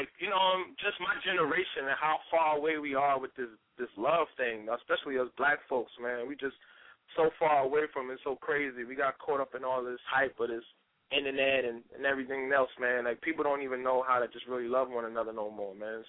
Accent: New York City, New York, United States; Born and raised in the Bronx.

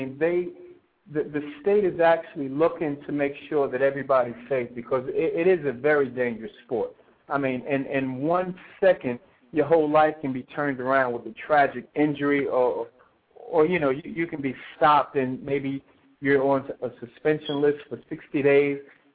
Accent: Newark, New Jersey, United States; and I'm actually from Newark myself, and we grew up in towns that are very difficult

